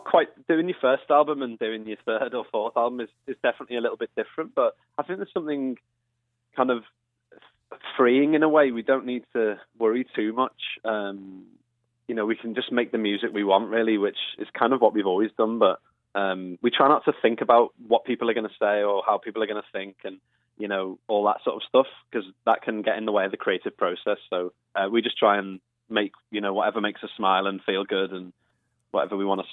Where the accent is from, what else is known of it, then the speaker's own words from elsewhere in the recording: Liverpool, North West England, United Kingdom; Growing up in Liverpool